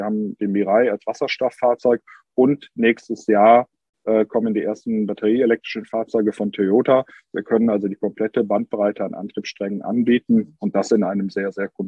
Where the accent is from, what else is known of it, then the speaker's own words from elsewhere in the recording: Cologne, North Rhine-Westphalia, Germany; Das merkt man hier als Kölner vor Ort